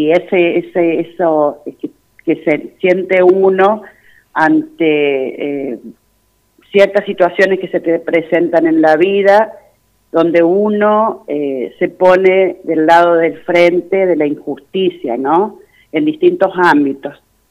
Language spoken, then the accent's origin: Spanish; San Juan, Argentina; moved away as an adult; now in Chubut, Argentina